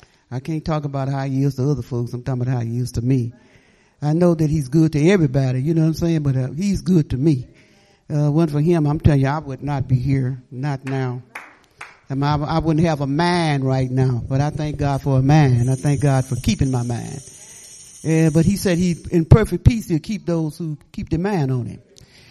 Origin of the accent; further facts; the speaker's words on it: Michigan, United States; born there; I know my mom lived in Detroit. I was born in Michigan, and she lived in Detroit